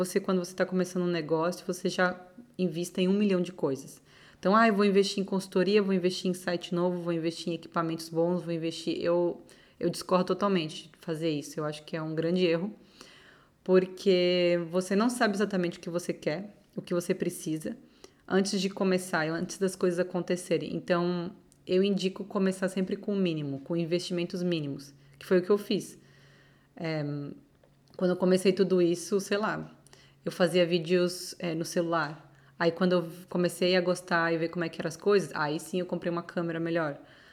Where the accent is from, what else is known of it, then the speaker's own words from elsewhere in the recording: Florianópolis, Santa Catarina, Brazil; Eu sou de Floripa, mas eu ia muito para São Paulo para dar aula.